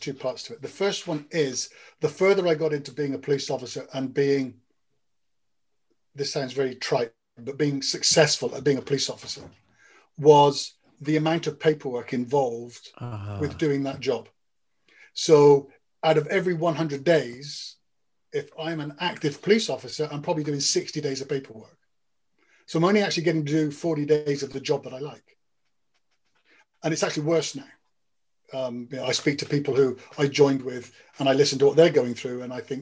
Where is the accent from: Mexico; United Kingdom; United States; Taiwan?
United Kingdom; South West England; accent: English; My English accent comes back very, very strongly.